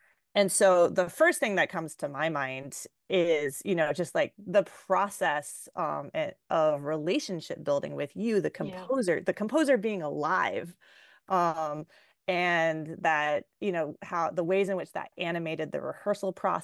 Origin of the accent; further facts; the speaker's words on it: North Carolina, United States; I should disclose that like I'm of white descent and that I was raised in North Carolina.